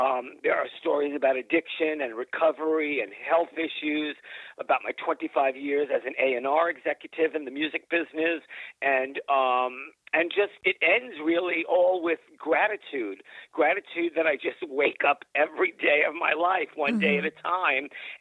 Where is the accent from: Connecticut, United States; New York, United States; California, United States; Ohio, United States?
New York, United States; Brooklyn; from growing up in Brooklyn to … to my mom to people that I have